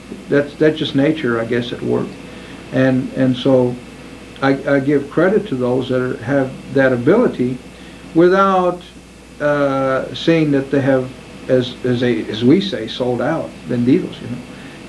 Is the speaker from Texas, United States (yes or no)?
yes; San Antonio, Texas, United States; because I'm from San Antonio, he's from San Antonio.